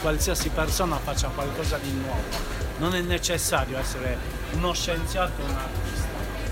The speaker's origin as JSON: {"language": "Italian", "town": "Cagliari", "region": "Sardinia", "country": "Italy", "said": "lavoro presso il mercato di San Benedetto, sono di Cagliari."}